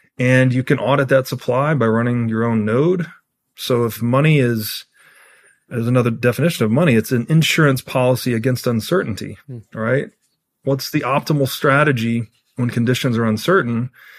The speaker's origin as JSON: {"language": "English", "region": "Tennessee", "country": "United States", "tie": "born or raised there", "said": "So I grew up in Tennessee. If I, most of my buddies in Tennessee"}